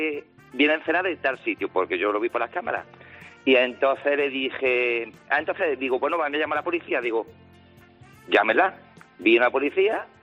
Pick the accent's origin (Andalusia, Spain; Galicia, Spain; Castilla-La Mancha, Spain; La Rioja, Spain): Andalusia, Spain; Jaén; born there; now in Seville, Spain; No, en Jaén.